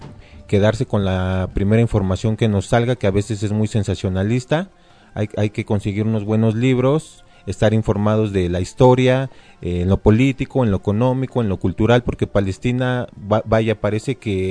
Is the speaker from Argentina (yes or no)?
no; Mexico; Hay muchas cosas que como mexicanos tenemos en común con ellos